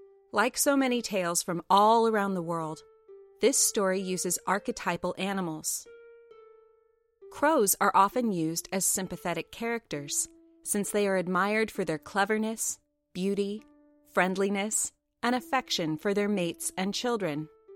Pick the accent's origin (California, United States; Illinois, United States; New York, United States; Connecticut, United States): California, United States; Los Angeles; As I'm from Los Angeles, I was also familiar with many folk tales from the native peoples of the western United States.